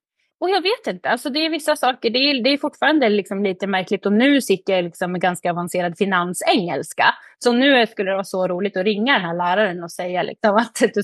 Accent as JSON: {"language": "Swedish", "town": "Gävle", "region": "Gävleborg County", "country": "Sweden", "tie": "born or raised there", "moved": "as an adult", "said": "Nej, jag är norrlänning, södra Norrland. Jag är född och uppväxt i Gävle. Bodde där egentligen fram tills jag slutade gymnasiet."}